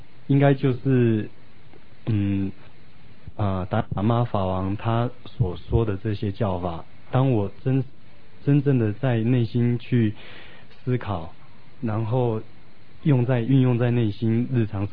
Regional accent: Taiwan; 我是从台湾来的。

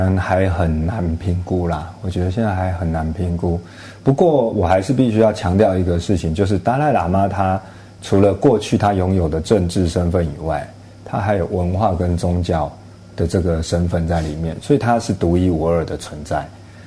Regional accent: Taiwan; 因为我们台湾人民不会想要浪费这种钱

